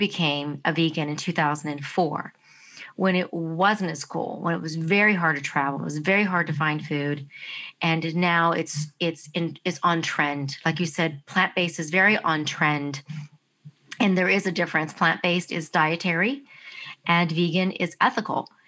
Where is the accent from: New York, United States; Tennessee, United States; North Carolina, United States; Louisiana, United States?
North Carolina, United States; And, you know, I come from North Carolina, so I know what it's like. It's a farm farm area